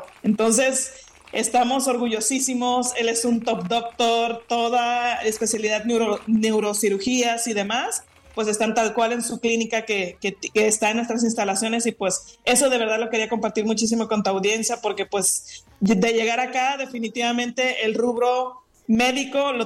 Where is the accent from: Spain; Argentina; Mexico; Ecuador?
Mexico; en lo que como mexicanos se nos antoja mucho comer.